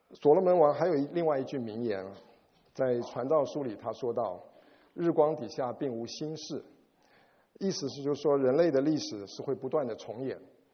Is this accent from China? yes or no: yes; China; 反而倒成了我们中国人所谓的三朝元老。